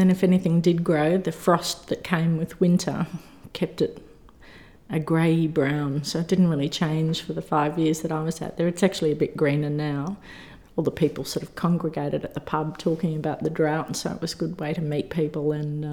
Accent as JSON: {"language": "English", "town": "Brisbane", "region": "Queensland", "country": "Australia", "moved": "as an adult", "lives_now": "Sydney, Australia", "said": "my initial interest being from Brisbane. I'm originally from Brisbane."}